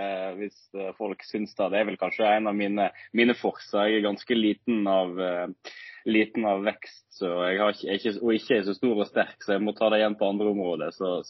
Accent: Voss, Vestland, Norway; now in Tønsberg, Norway; Jag är född och uppvuxen på Voss. Det är ju en god timmes biltur från rätt väst från Bergen. Rätt öst från Bergen. Så väldigt väldigt fin liten bygd som jag är vuxen upp i, och så nu jeg bor sett i Tønsberg

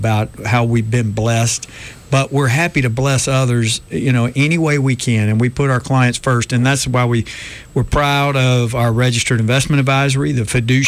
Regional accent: Montgomery, Alabama, United States; obviously I was born and raised in Montgomery, so I know a bunch of people here.

